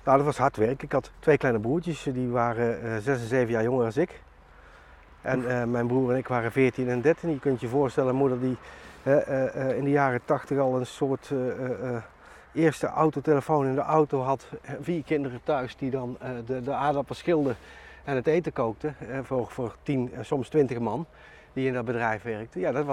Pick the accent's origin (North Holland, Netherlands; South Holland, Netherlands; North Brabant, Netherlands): North Brabant, Netherlands; Ik ben graag in Brabant, ik voel me ook een echte Brabander en het past gewoon goed bij mij.